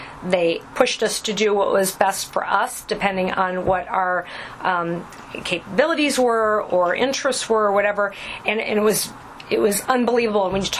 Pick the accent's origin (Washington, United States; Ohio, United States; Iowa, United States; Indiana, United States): Iowa, United States; Dubuque; also born or lived in Norfolk, Virginia; So I was born in Norfolk, Virginia, while Dad was in the military, and then he relocated back to Dubuque and took a position with the Reynolds and Kenline Law Firm, and then I lived on Oath Court until I was in fourth grade.